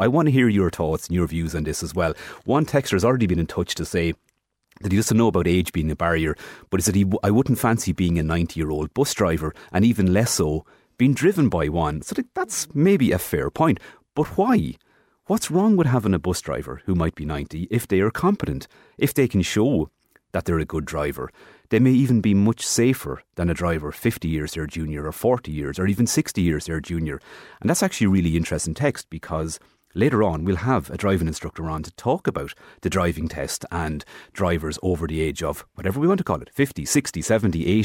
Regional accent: Midlands, Ireland; So as Irish people, as people in the Midlands

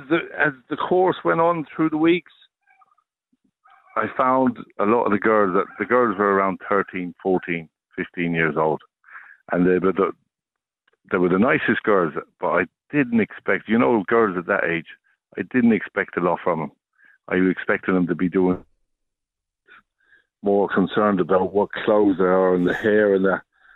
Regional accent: London, United Kingdom; I'm originally from East London, and I got into graffiti from a young age.

